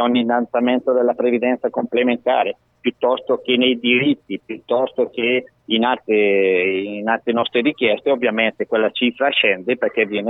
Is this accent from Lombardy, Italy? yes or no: yes; Bergamo, Lombardy, Italy; io sono un bergamasco, ma sono di provincia perché abito in un paese a 600-560 metri di altezza